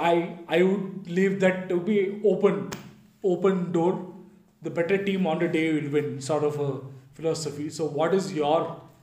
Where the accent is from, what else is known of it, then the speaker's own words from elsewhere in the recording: Australia; Even I am, to be honest, as an Australian fan, I think they have the upper hand in the test matches now